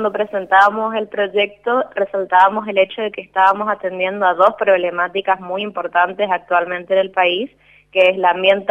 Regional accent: Corrientes, Argentina; acá yo soy de Corrientes

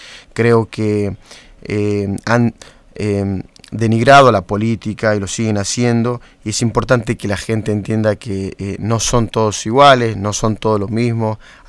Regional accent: Salta, Argentina; somos los salteños

